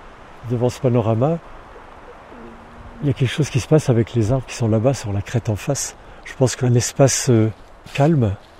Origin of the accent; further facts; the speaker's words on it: Grand Est, France; je suis natif des Vosges, je pense que c'est intéressant, et je suis artiste.